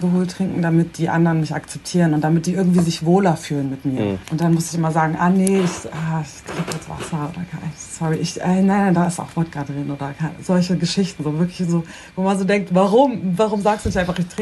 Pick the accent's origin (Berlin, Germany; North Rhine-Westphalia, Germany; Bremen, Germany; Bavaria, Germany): Bremen, Germany; also ich bin zwar in Bremen geboren und aufgewachsen, das ist super durchmischt